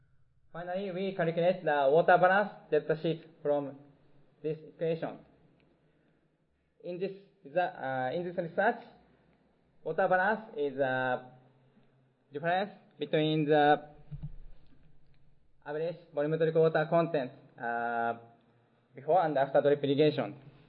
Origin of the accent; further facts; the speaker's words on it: Japan; English is a second language; o everyone … from Japan.